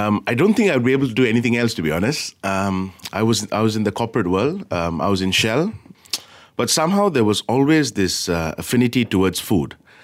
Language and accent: English; London, United Kingdom; So when, especially in London, when I grew up in London, there was a lot of dishes that we came by.